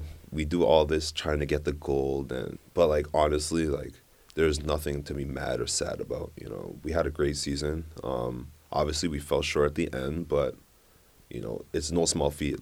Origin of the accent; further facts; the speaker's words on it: Mississauga, Ontario, Canada; I'm from Mississauga, Ontario.